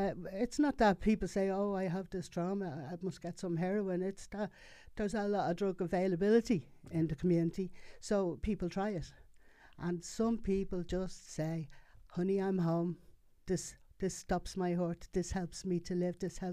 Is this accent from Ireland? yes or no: yes; Blanchardstown, Leinster, Ireland; I suppose I look at my community, and I'm from Blanchardstown, and a lot of communities are affected